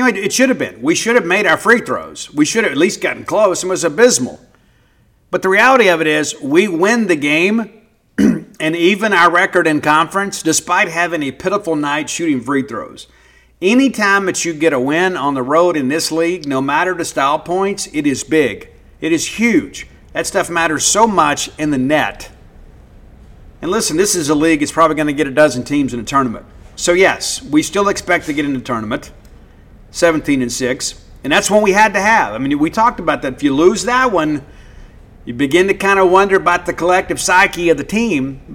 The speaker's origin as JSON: {"language": "English", "region": "Mississippi", "country": "United States", "said": "Maybe you're a little more frou-frou than me. I'm from South Mississippi."}